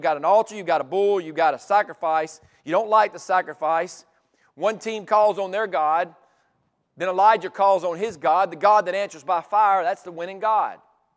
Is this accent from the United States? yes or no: yes; Mississippi, United States; Me growing up in Mississippi, the Egg Bowl was always a big rivalry.